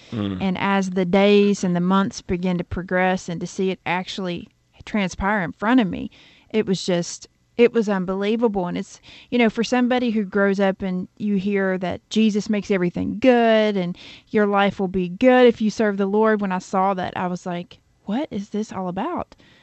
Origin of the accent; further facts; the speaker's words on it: Richlands, Virginia, United States; A really small town called Richlands, Virginia.